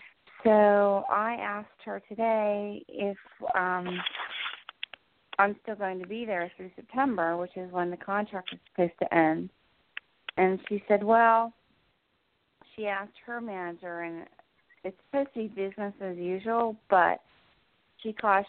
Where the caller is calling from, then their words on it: New Jersey, United States; I'm in New Jersey.